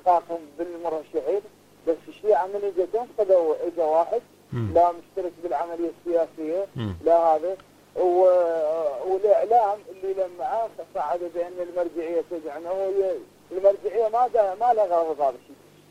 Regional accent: Basra, Basra Governorate, Iraq; وإحنا المحافظات أنا من البصرة

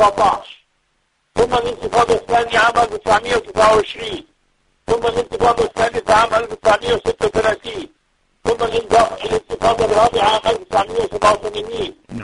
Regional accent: Nablus, West Bank, Palestine; حقيقة ليس كوني فلسطيني وأتكلم من مدينة نابلس

